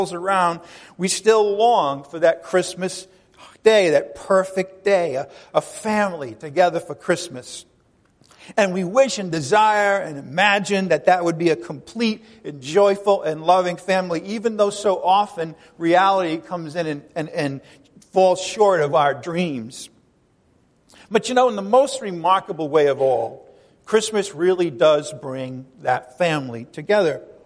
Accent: New England, United States; Maybe I'm fond of it because I come from New England.

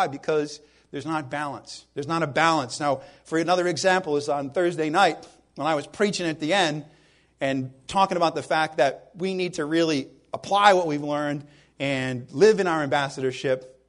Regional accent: New England, United States; Because, I came from New England and another local assembly.

